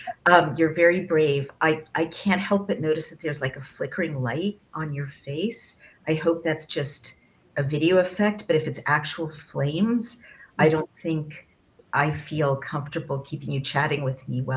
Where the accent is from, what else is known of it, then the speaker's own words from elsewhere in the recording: California, United States; I grew up in California, and it is true that Californians deal with, you know, always have, right?